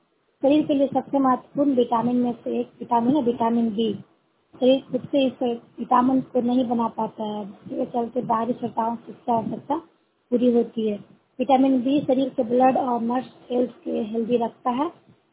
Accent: Hija, India; और मैं हिजा प्रखंड से हूँ।

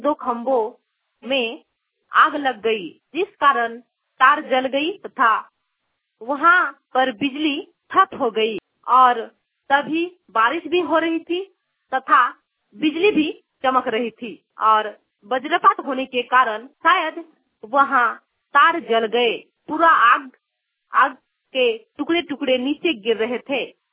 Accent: Jharkhand, India; मेरा गांव हिंदलजुड़ी प्रखंड घासला, मैं … से बोल रही हूँ।

